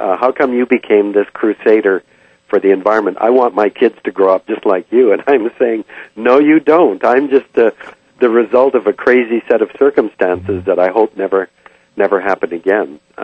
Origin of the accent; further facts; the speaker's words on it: Vancouver, British Columbia, Canada; growing up in Vancouver, while growing up till I was six, as a carefree boy who never thought really much about being different from my neighbors